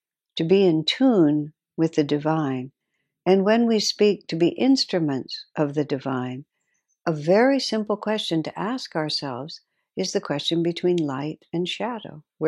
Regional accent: El Paso, Texas, United States; When I was a child, I grew up in El Paso, Texas, and Carlsbad Caverns was not very far away.

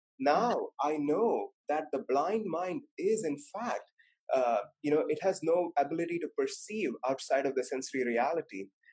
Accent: India; which was rather unusual when I grew up in India

